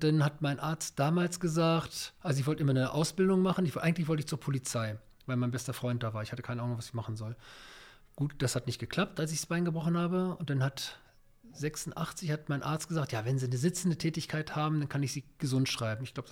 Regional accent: Northern Germany, Germany; Ach, das war bei uns in Norddeutschland

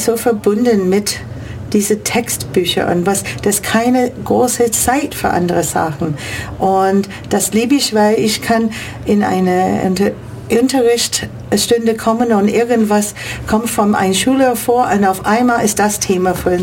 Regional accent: United States; German is a second language; now in Germany; Ich habe gedacht, warum nicht? Ich bin Amerikanerin

